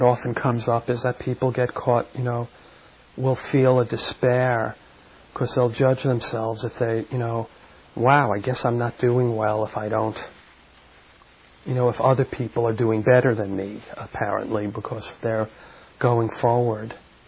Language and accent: English; New York, United States; growing up in New York, I can think of urban life